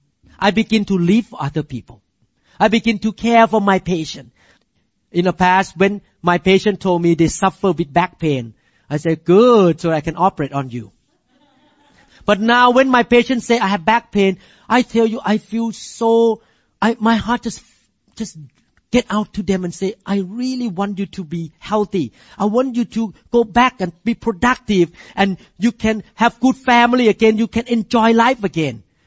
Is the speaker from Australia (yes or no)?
no; Thailand; You know, as a Thai man, I grew up in Thailand.